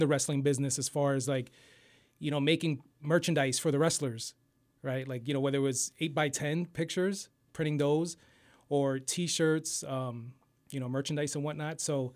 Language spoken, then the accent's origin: English; Allentown, Pennsylvania, United States; I grew up Southside Allentown